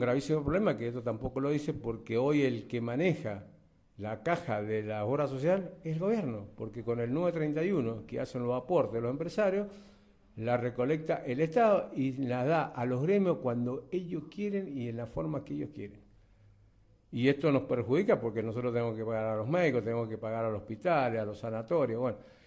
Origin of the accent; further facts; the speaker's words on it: Argentina; El llamado es de ser solidario, somos argentinos, siempre lo fuimos